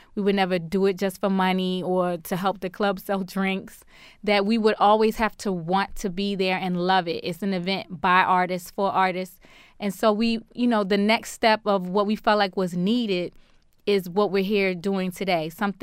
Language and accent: English; Baltimore, Maryland, United States; They're like, where are you from? Baltimore. They're like, what's that?